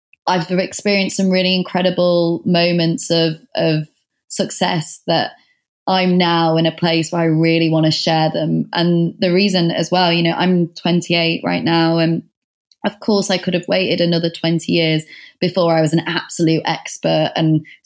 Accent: the north of England, United Kingdom; now in London, United Kingdom; yes, I'm from the North. No, I didn't have any creative contacts when I was going through the creative industry.

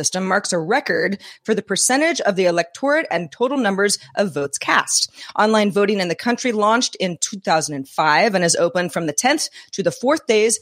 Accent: Los Angeles, California, United States; I didn't say I was from Los Angeles.

